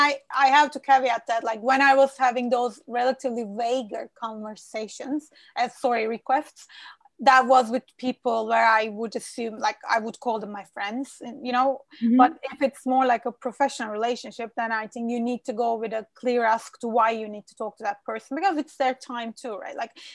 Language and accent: English; Aegean Region, Turkey; English is a second language; I mean, I was born literally 2 kilometers away from Greece. You know, I'm from the Aegean bit of Turkey, isn't it?